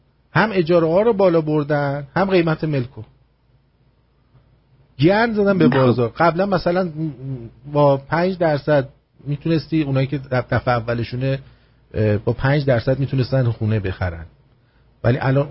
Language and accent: Persian; Iran; moved away; حتی از ایران اومدم بیرون یه دلار تو جیبم نذاشت.